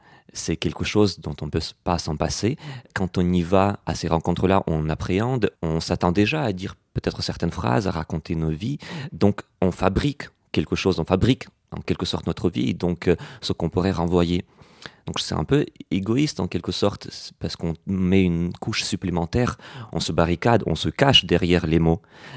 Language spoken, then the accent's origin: French; France; Moi, je venais de la France, donc on ne parlait pas la même langue.